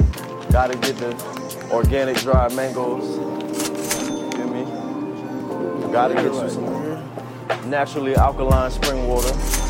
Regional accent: New York City, New York, United States; 80s, grew up in New York, Washington Heights. My dad is first generation Chinese from Brooklyn, born and raised in Brooklyn.

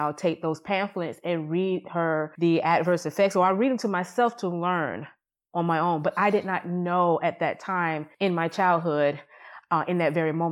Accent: Augusta, Georgia, United States; I graduated from Hampton University School of Pharmacy in 2015 and moved back to my hometown of Augusta, Georgia, and continued to work for 2015 until July of this year, 2019.

